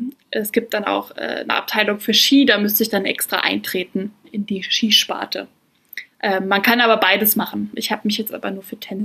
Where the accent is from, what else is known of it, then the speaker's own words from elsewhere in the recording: Lower Saxony, Germany; now in Munich, Germany; ich komme ja auch nicht aus Bayern, sondern auch selber aus Niedersachsen.